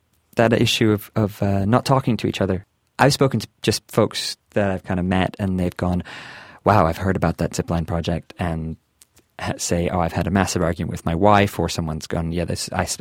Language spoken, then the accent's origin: English; Canada; now in Scotland, United Kingdom; And I mean, I'm Canadian, but I've lived in Scotland for 8 years now